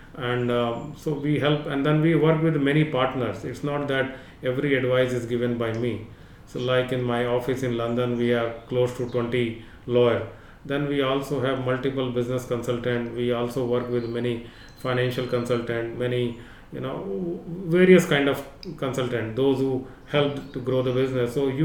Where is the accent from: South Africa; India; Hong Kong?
India; Tikunia, Uttar Pradesh; And I grew up a village near UP, near Lucknow. District is called Tikunia Kiri in Lakhimpur.